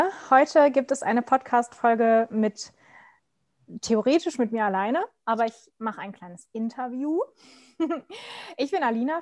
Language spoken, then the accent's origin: German; Cologne, North Rhine-Westphalia, Germany; dass sie dort arbeitet, wo ich herkomme, aus dem wunderschönen Köln